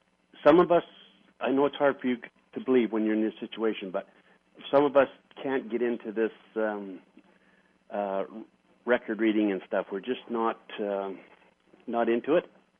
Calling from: Canada; Hi. Canada.

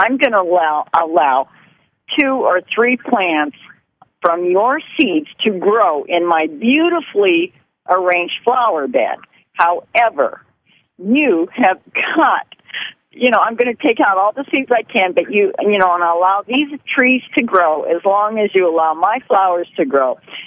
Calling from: Alaska, United States; Alaska, and I'm a longtime friend of yours, 30 years

